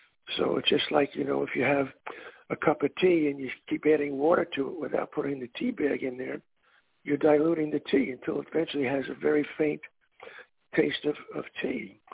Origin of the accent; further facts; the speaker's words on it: Brooklyn, New York, United States; Well, I grew up in Brooklyn, New York.